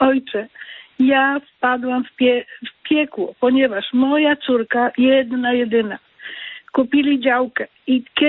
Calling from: Zgierz, Łódź Voivodeship, Poland; ze Zgierza i bardzo Ojcu dziękuję za ten bardzo poważny problem podniesiony.

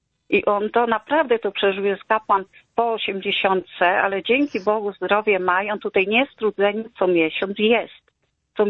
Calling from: Przemyśl, Subcarpathian Voivodeship, Poland; A dzwonię z Przemyśla.

